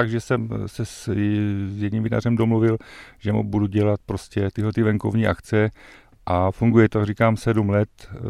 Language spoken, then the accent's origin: Czech; Bohemian Paradise, Czechia; na to, že jsem teda pocházím z Českého ráje, těžký pivař